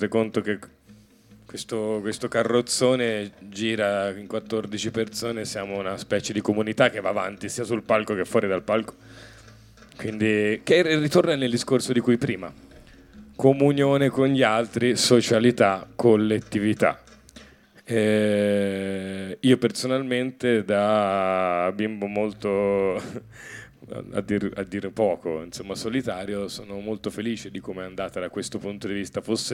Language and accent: Italian; Pisa, Tuscany, Italy; now in Livorno, Italy; da livornese, cioè da pisano trasferito a Livorno